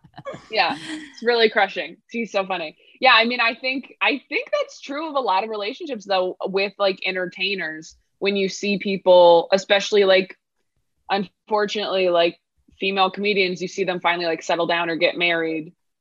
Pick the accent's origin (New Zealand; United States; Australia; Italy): United States; California; also born or lived in Riverside County; I'm from California. I grew up like up by Sacramento.